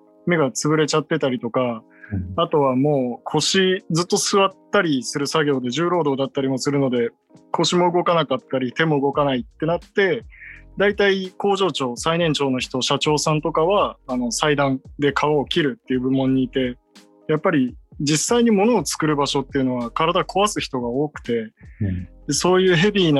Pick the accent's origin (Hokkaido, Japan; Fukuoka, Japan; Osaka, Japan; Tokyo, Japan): Osaka, Japan; 僕出身が関西で、今地元が大阪なんですよ。